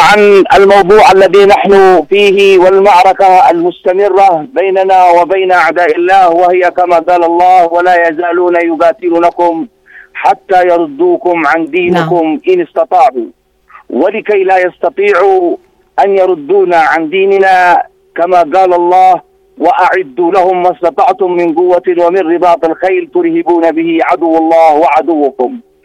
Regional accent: Yemen; يعني فعل القيادة وأوامر وتوجيهات القيادة عندنا في اليمن

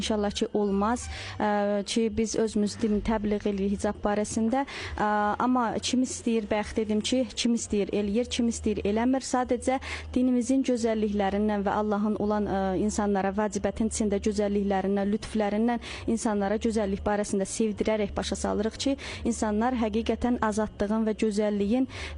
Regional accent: Georgia; now in Iran; və Gürcüstandan gəlmişəm sizin ölkənizə

